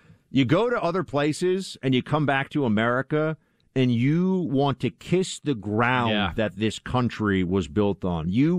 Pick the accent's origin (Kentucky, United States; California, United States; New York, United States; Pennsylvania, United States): New York, United States; I mean, even as a New Yorker, I just think New Orleans is such a cool place